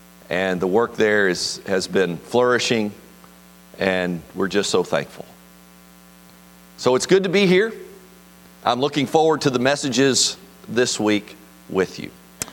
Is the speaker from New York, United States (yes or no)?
no; Indiana, United States; Now, I must tell you that growing up in Indiana and being a Kentucky fan is a very painful experience.